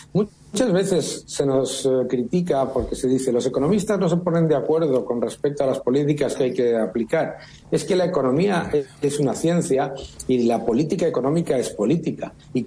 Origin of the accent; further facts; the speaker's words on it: Spain; Yo vengo de España, donde el sistema de pensiones está quebrado.